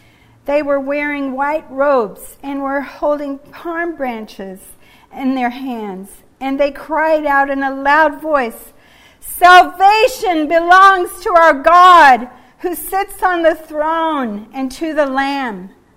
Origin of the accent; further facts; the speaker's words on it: New Zealand; accent: New Zealand; moved away; I grew up in New Zealand. Did you know that? I'm impersonating an American. When I first came to this church, I had an accent. I talked like that all the time, and I was very New Zealand